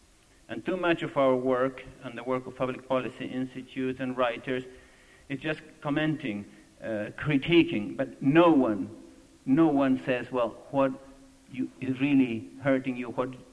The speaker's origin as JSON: {"language": "English", "country": "Argentina", "said": "including my home country, my native country, Argentina."}